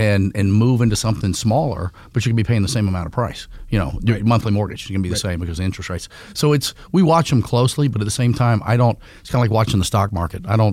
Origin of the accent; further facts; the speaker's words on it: the South, United States; And growing up in the South, you know, it doesn't matter what soft drink you're drinking, do you want a Coke?